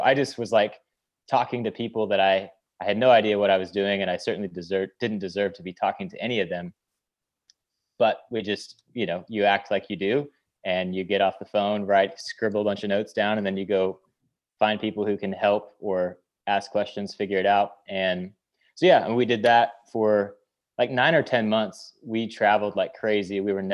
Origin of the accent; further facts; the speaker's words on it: Tacoma, Washington, United States; South of Seattle, Tacoma, Washington.